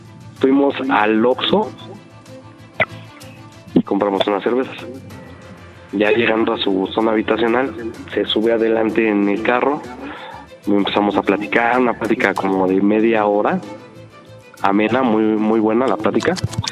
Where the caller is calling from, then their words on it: Mexico City, Mexico; De la poderosísima CDMX.